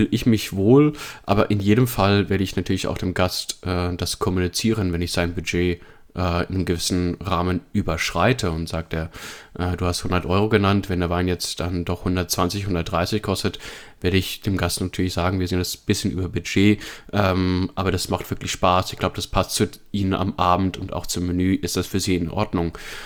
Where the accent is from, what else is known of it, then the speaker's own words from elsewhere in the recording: Frankfurt, Hesse, Germany; aber ich komme ja aus Frankfurt und im Rheingau ist ja auch so eine Fasching, so eine Partyhochburg